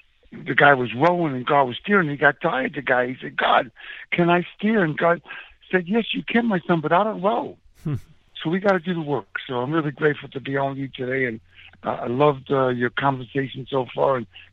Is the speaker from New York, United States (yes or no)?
yes; Huntington, New York, United States; also born or lived in Manhattan, United States; I was born in Manhattan, and we moved out to Huntington, Long Island, when it was mostly old farmland, and we grew up there in a small house.